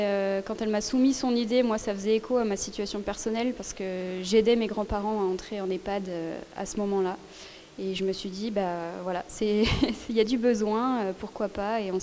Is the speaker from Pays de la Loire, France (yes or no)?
yes; Nantes, Pays de la Loire, France; Je suis nantaise de base.